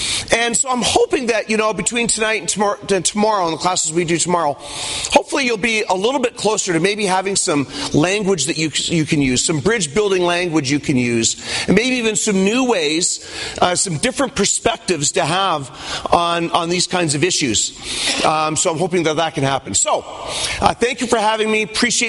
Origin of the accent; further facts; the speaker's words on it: Canada; I'm Canadian, okay?